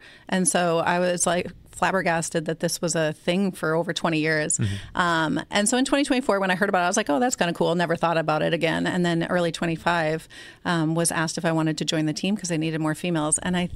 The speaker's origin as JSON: {"language": "English", "region": "Minnesota", "country": "United States", "said": "I decided to do it and it wasn't easy, but it was a blast."}